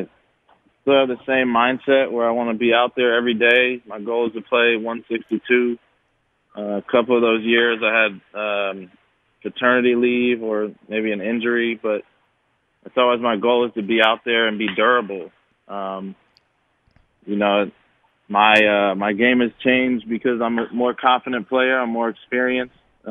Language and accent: English; El Cerrito, California, United States; Playing at Cal was great because that's home for me. That's 10 minutes from my hometown in El Cerrito, California.